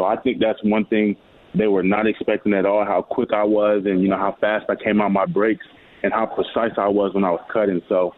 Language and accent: English; Arizona, United States; and I'm from Arizona, so I'm about 95% sure if I'm there at 33